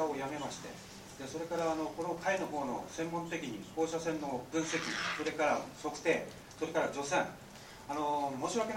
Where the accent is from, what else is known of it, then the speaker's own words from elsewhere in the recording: Namie, Fukushima, Japan; 私は浪江出身です。